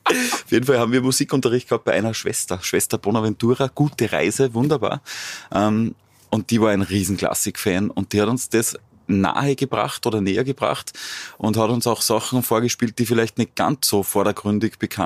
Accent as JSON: {"language": "German", "region": "Salzburg", "country": "Austria", "tie": "born or raised there", "said": "für meine alte Heimat Salzburg, die das verstehen, wie eine Region funktioniert"}